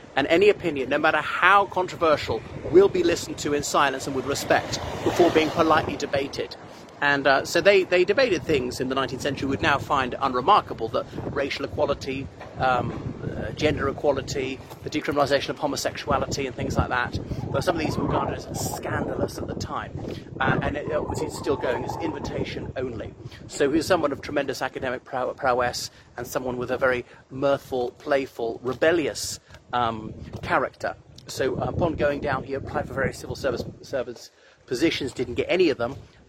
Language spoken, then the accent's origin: English; Ireland; from Ireland.